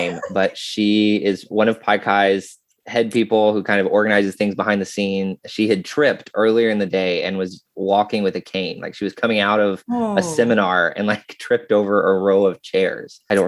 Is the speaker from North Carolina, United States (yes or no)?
yes; Wilkesboro, North Carolina, United States; I grew up about 30 minutes down the mountain from Boone in a town called Wilkesboro.